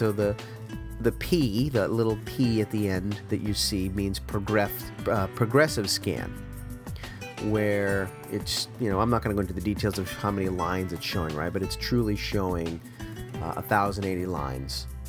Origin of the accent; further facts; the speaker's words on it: Massachusetts, United States; now in San Jose, United States; Yeah, I'm out here in the California, the San Jose Bay Area. And I grew up in Massachusetts, as you know. And I'm a big Boston sports fan.